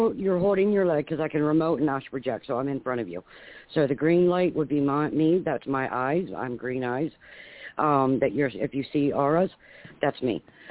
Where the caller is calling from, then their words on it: Virginia, United States; I'm calling from Virginia.